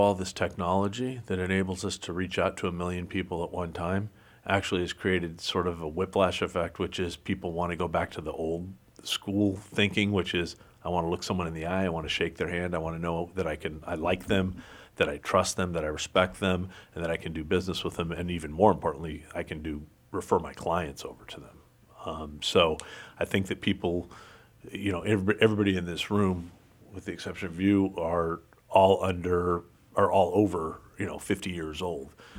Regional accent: Los Angeles, California, United States; moved away; Serendipitously. I moved here from California 10 years ago. I'm a native Angeleno.

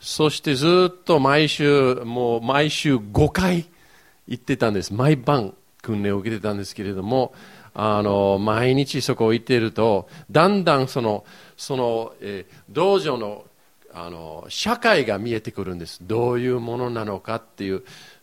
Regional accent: Yokohama, Kanagawa, Japan; 僕の育ちは横浜なんですけれども、高校1の時に空手の道場に入ったんですね。

